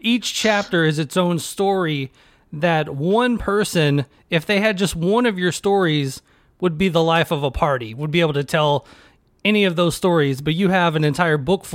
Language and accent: English; Nashville, Tennessee, United States; you know, growing up, I grew up in Nashville.